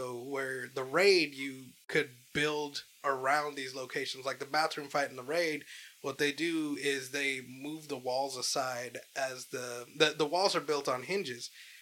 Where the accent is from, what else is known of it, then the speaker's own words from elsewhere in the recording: India; As an Indian person, I am not used to seeing good portrayals of Asian men in general on screen.